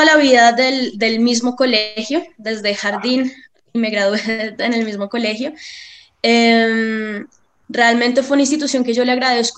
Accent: Bogotá, Bogotá Capital District, Colombia; siempre he vivido acá. Tuve la oportunidad de vivir también afuera algún tiempo estudiando y trabajando, pero siempre vuelvo al mismo lugar

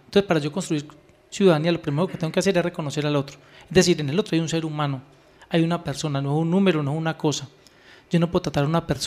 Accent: Liborina, Antioquia, Colombia; Yo soy de Liborín, Antioquia, municipio del occidente antioqueño.

